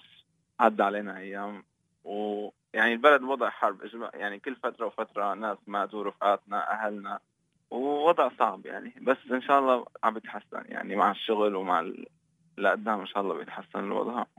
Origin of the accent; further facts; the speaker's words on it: Aleppo, Aleppo Governorate, Syria; سألني أنت من حلب؟ قلت له أيوة أنا من حلب.